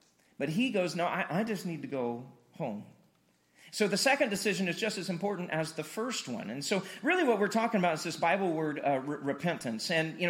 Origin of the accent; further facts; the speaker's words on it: Carthage, Missouri, United States; and I couldn't take it in my hometown of Carthage, Missouri.